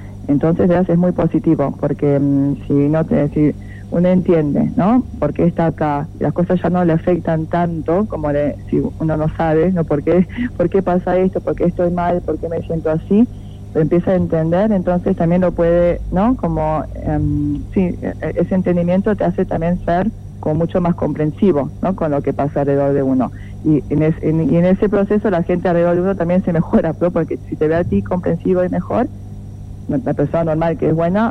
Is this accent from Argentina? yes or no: yes; Argentina; also born or lived in Brazil; Yo nací en Brasil, pero de pasada solo.